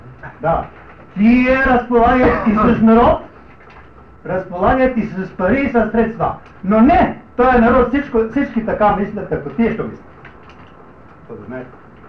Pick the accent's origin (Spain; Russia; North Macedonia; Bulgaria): North Macedonia; Искам казва, да носам името, че съм македонец